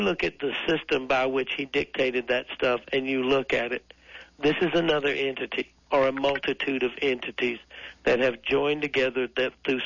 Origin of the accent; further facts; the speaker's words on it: South Carolina, United States; I'm from South Carolina where they created drag racing.